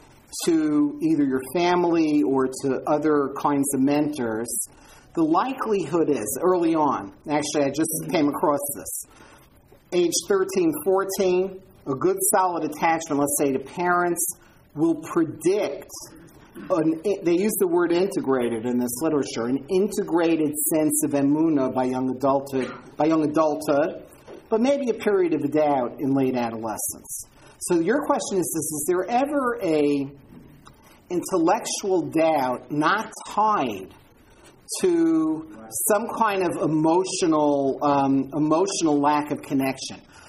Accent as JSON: {"language": "English", "town": "Far Rockaway", "region": "New York", "country": "United States", "tie": "born or raised there", "said": "I grew up in Far Rockaway, New York, very different place back then."}